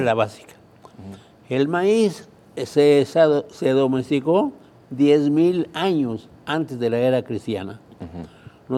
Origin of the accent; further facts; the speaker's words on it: Yuriria, Guanajuato, Mexico; born there; Nací en Yuriria, Guanajuato.